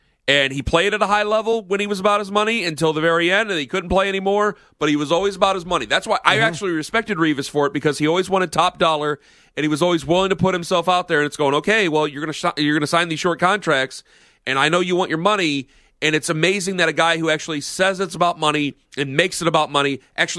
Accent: Perry Township, Ohio, United States; even though we're in a different town, we're from Perry Township, which is right next to Canton.

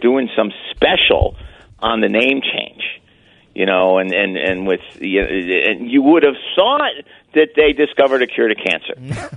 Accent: Washington, United States; I'm not anti-Eagles because I'm from Washington or anything like that.

